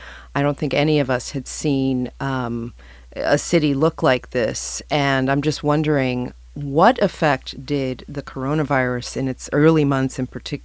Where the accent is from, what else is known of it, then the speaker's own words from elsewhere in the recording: New York, United States; and I'm asking this as a New Yorker